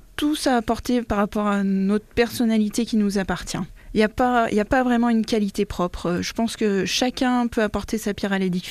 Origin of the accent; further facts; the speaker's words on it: Auvergne-Rhône-Alpes, France; Donc, moi, je suis de l'Ain